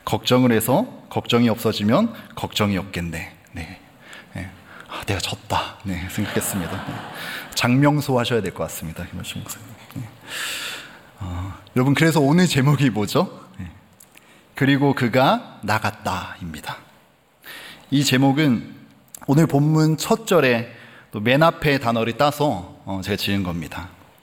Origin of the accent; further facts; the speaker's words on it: Pyeongtaek, Gyeonggi Province, South Korea; also born or lived in Ansan; 저는 이제 고향이 평택인데요. 정확히는 송탄입니다. 거기서 초등학교 4학년 때까지 다니다가 안산으로 제가 전학을 가게 됐습니다.